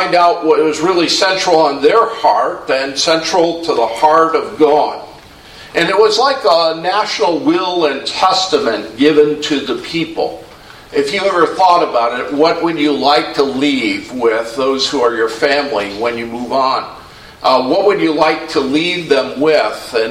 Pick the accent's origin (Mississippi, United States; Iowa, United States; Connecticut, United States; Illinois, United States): Illinois, United States; Chicago; Maybe for you Chicagoans, I can help you out a little bit. I grew up in Chicago, so I know some of the sights and sounds.